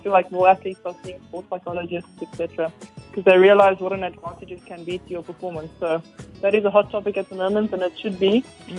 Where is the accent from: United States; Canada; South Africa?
South Africa; Western Cape; I'm proudly South African, especially living in the Garden Route, the place that I call home.